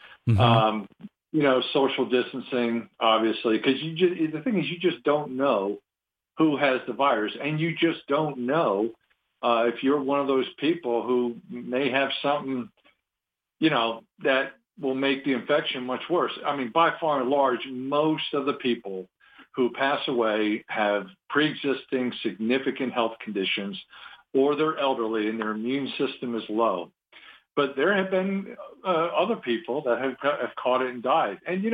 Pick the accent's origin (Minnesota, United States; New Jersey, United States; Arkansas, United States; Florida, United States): New Jersey, United States; just a natural-born American heathen. born and raised in New Jersey, a tough guy from the streets there